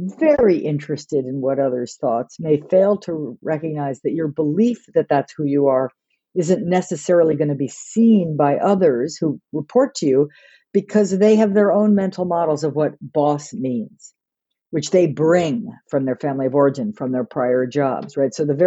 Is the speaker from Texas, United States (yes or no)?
no; New York, United States; I came from New York, but I, you know, I came from a world and a workplace where everybody hugged everybody.